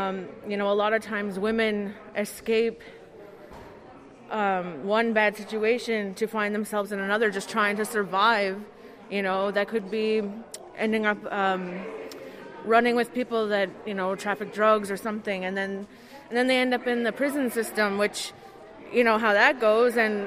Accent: New Brunswick, Canada; and I'm from Tobik First Nation, Ngukuk.

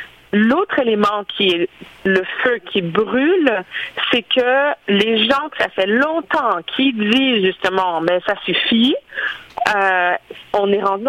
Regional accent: Haiti; je suis haïtienne

